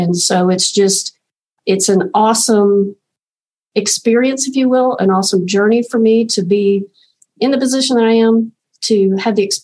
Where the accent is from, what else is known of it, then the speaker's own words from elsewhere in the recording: Thomasville, North Carolina, United States; accent: twang; I am from Thomasville, North Carolina. So as you listen to me today and you hear a little bit of twang, it is authentic.